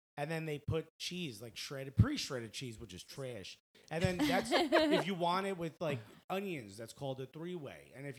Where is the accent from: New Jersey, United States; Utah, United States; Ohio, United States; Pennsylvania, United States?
New Jersey, United States; Newark; I'm a kid from Newark.